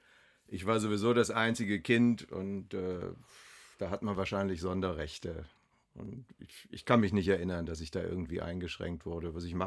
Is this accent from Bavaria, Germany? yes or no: no; Rotenburg, Lower Saxony, Germany; born there; also born or lived in Bremen / Bremerhaven; Ich bin geboren in Rothenburg-Wümme. Dann sind wir nach Bremen umgezogen und dann nach Bremerhaven. Und dann habe ich angefangen zu studieren. Dann war ich in Clausthal-Zellerfeld und dann kam Hannover und dann ging es weiter. Dann ging es hinaus in die Welt.